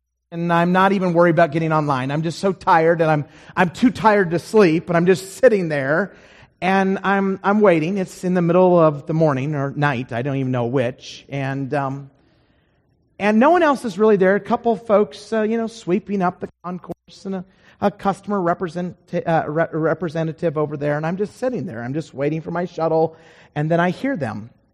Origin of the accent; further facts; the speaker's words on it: Idaho, United States; now in Utah, United States; I grew up in Idaho, and that's a state just north of here.